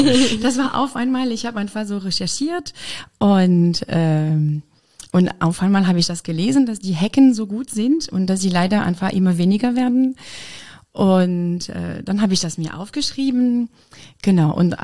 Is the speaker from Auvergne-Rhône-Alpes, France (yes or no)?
yes; Lyon, Auvergne-Rhône-Alpes, France; German is a second language; moved away as an adult; now in Weimar, Germany; Ich komme aus Frankreich, aus Lyon. Genau, und ich bin nach Deutschland gekommen für mein Studium.